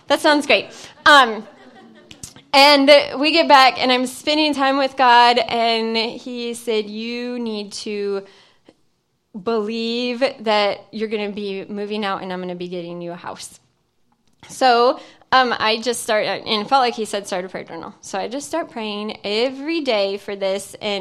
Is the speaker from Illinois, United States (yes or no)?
yes; Illinois, United States; And John and I aren't from Florida. We're from Illinois, and we look at Florida as our other nation.